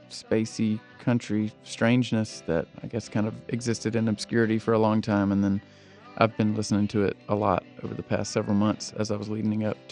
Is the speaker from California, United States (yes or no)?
no; Augusta, Georgia, United States; now in Athens, United States; Georgia musician, songwriter. I live in Athens, Georgia, but I grew up in and around Augusta, Georgia.